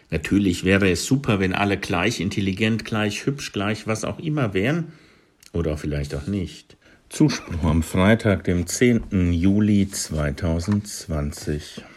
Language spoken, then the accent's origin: German; Hesse, Germany; In meiner Heimatgemeinde im hessischen Hinterland